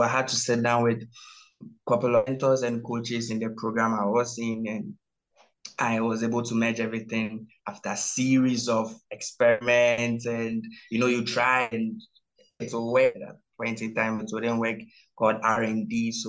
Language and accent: English; Accra, Greater Accra, Ghana; I grew up in Ghana at a place we call the capital city of Ghana, which is Accra, in a town called Amasa. Yeah, so that's where I grew up.